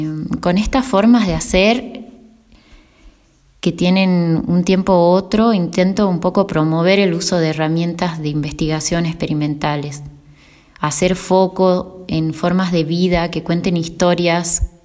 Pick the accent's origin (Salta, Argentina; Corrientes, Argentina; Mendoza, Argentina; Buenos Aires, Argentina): Salta, Argentina; Cafayate; now in San Carlos, Argentina; soy artista visual de Cafayate, Salta. Vivo a 22 kilómetros de Cafayate, en un pueblo que se llama San Carlos, un pueblo antiguo de tradición ceramista, de arquitectura en barro, agricultura en especias, un pueblo árido